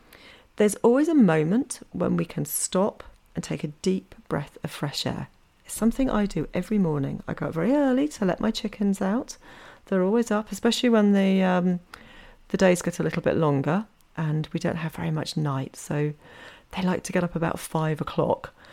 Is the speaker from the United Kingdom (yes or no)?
yes; United Kingdom; now in Norway; as a unique family in Norway, because I'm British and my partner's Norwegian, so we have a kind of combination of cultures.